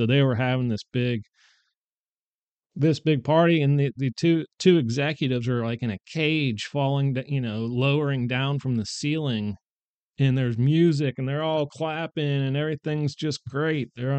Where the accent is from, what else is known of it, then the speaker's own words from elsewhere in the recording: Pittsburgh, Pennsylvania, United States; I'm from Pittsburgh. No one goes, you know, on vacation to Pittsburgh.